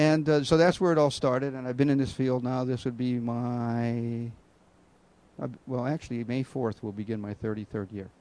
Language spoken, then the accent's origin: English; Hawaii, United States; because when I was born in Hawaii, it wasn't a state yet.